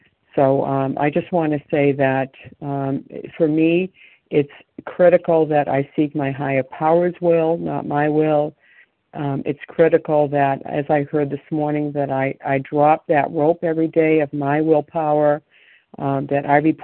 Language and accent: English; New Hampshire, United States; I'm from New Hampshire.